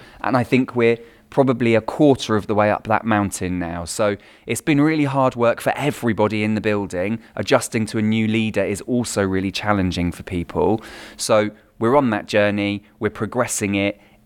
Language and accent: English; Plymouth, South West England, United Kingdom; I worked in a small youth theatre in Plymouth, Devon, which is my hometown.